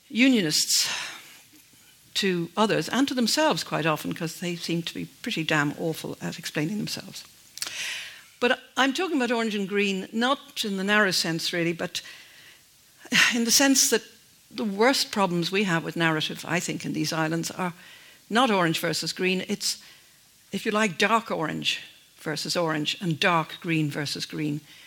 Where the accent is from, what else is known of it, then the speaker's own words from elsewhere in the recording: Ireland; When I was growing up in Ireland